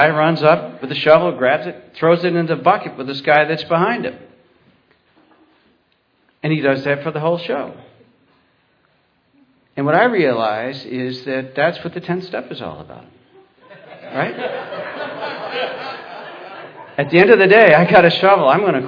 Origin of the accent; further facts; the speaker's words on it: Warsaw, New York, United States; I grew up out in Warsaw, New York. Warsaw is a little town of about 3,500 people